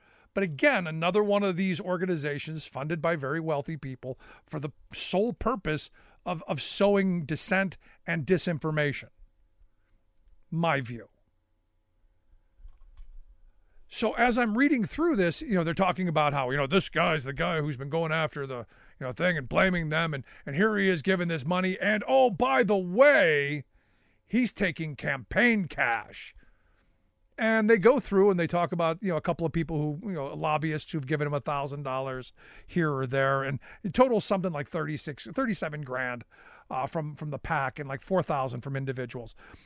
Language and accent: English; Cleveland, Ohio, United States; when I grew up in Cleveland, you know, we used to ride the RTA, the rapid transit there.